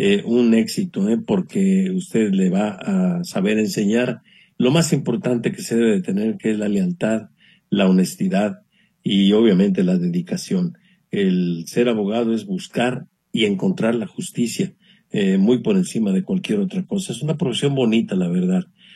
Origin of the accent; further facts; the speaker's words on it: Jalisco, Mexico; yo vengo de Jalisco, allá en Jalisco somos buenos para las enchiladas.